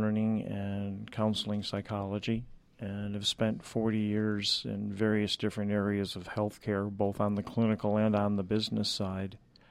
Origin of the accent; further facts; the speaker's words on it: New York, United States; I was not from Manhattan. I'd never lived or worked in a skyscraper, that I'd grown up in rural New York State